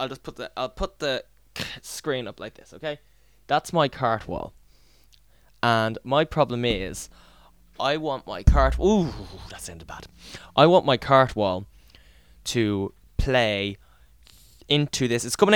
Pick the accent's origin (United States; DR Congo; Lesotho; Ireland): Ireland; Dublin, County Dublin; I am a DJ from Ireland, Dublin, Ireland